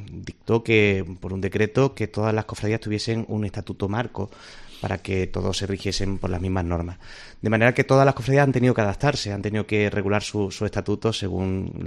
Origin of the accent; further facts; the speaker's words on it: Granada, Andalusia, Spain; mi inicio en la vida de fe fue a través de la cofradía allí en Granada, de donde yo soy natural.